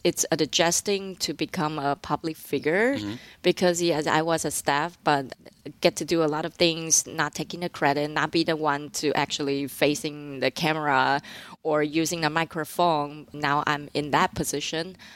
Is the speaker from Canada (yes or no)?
no; Taiwan; now in United States; the way I grew up in Taiwan